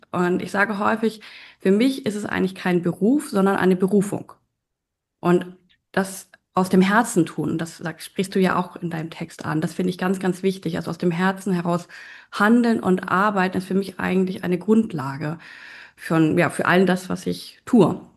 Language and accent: German; Hamburg, Germany; nach Hamburg zu bringen, in meine Heimatstadt.